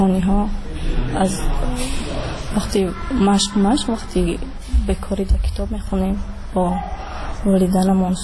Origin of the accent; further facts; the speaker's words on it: Kulob, Khatlon, Tajikistan; now in Dushanbe, Tajikistan; من خودم از شهر کلاب می باشم. دیون سال است که من در شهر دوشنبه تمرین میکنم.